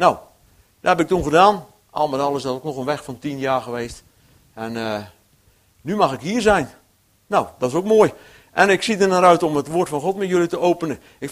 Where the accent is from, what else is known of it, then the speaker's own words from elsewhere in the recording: Dordrecht, South Holland, Netherlands; moved away as an adult; now in Friesland, Netherlands; ik kom oorspronkelijk uit Dordrecht. Ja, niet vanmiddag, maar oorspronkelijk. Ja, zo'n 10 jaar geleden zijn wij naar Friesland komen verhuizen in verband met het werk in de gemeente. En, dus ik ben een Hollander.